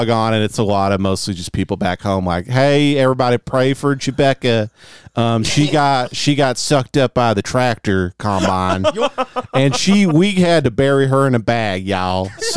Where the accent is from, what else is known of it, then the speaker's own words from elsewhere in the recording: Texas, United States; I told you, I didn't know Muslim people growing up in Texas.